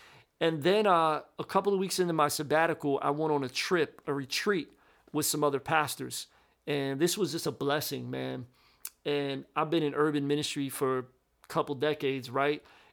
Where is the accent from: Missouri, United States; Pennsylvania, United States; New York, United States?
Pennsylvania, United States; Philadelphia; I'm like, "Bro, I'm a city boy. I'm from Philly."